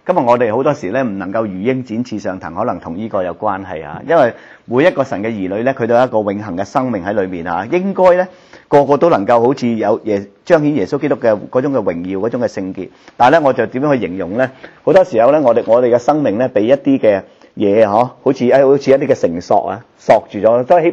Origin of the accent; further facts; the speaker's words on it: China; 所以佢講到其實我哋中國人嘅說話叫近朱者赤，近墨者黑